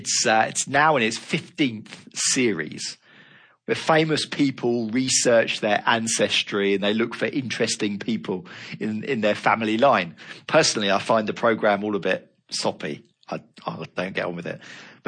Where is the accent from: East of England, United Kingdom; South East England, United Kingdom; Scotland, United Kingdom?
South East England, United Kingdom; Basingstoke; he's just retired from being an employed elder in the church that I grew up in Basingstoke.